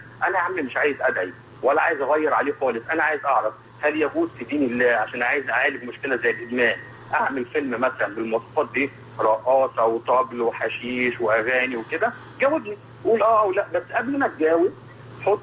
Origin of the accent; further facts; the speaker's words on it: Alexandria, Alexandria Governorate, Egypt; لأن أنا أصلا من اسكندرية